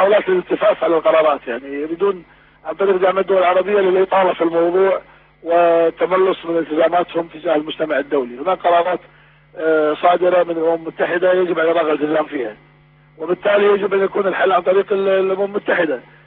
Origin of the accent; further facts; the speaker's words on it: Kuwait; هذا موضوع إنساني بحت خاص فينا إحنا ككويتيين. كل كويتي عنده يا أسير